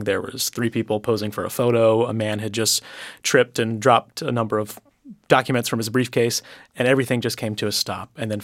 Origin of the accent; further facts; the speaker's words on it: New York, United States; And I'm as guilty as any New Yorker of that.